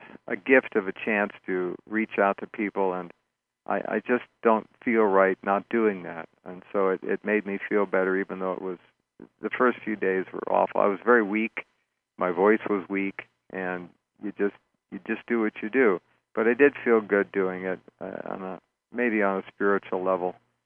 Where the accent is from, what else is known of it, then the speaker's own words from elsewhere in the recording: Los Angeles, California, United States; also born or lived in Santa Barbara; I grew up in Los Angeles area, basically, and when I was 17, I moved up to Santa Barbara